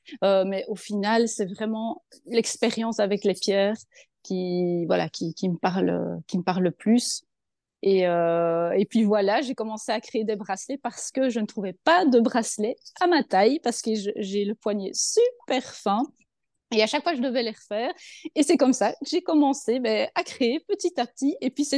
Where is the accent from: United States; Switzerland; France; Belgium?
Belgium; je suis lithothérapeute, je viens de Belgique et je suis... Oui, on l'entend.